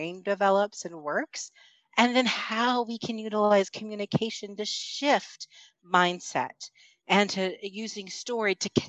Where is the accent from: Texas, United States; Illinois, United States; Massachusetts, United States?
Texas, United States; moved away as an adult; now in Ontario, Canada; No, I don't love snow, but I'm actually a Texan. Living in Canada. I moved up here about 20 years ago with my husband. And, I've now lived about half my life in Texas and half my life in Ontario.